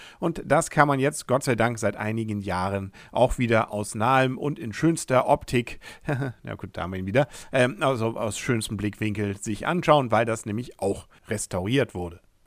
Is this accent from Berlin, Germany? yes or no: no; Schleswig-Holstein, Germany; Naja, aber als Schleswig-Holsteiner fand ich das klasse.